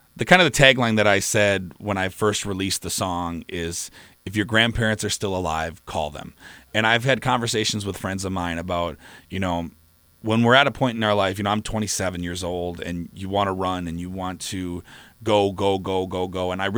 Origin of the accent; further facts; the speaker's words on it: Midwest, United States; even though I'm from the Midwest, I grew up in a small town, and I struggle a little bit with, you know, I'm not from Texas. I'm not from the South. I didn't grow up on a farm.